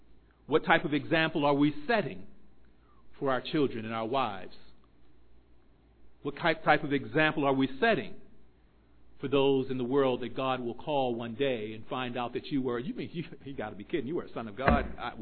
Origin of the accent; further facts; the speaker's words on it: Baltimore, Maryland, United States; I want to just review a few statistics just in, you know, my hometown, Baltimore City.